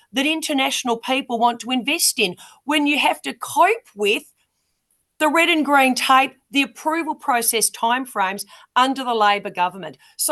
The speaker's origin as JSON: {"language": "English", "country": "Australia", "tie": "born or raised there", "said": "in particular to the mining and resources industry in Australia, in my home state"}